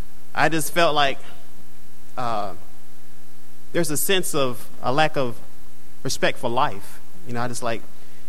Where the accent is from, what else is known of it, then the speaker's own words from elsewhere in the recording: Florida, United States; I know growing up, and I grew up in Florida, and I experienced it growing up myself.